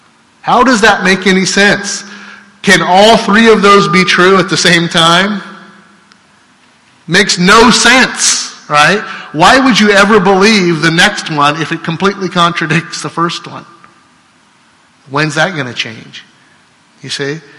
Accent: Iowa, United States; I'm from Iowa, so I say plenary.

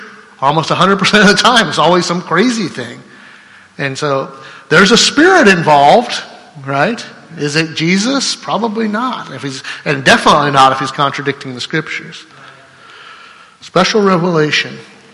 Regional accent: Iowa, United States; I'm from Iowa, so I say plenary.

